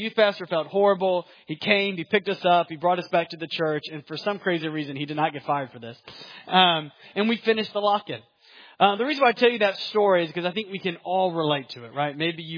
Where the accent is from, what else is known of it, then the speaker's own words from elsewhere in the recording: Atlanta, Georgia, United States; I grew up in the Atlanta area.